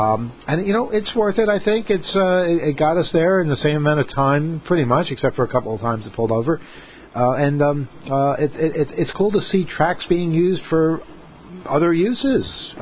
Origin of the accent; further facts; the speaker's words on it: New York, United States; I like it because, you know, I'm from New York and I like gritty cities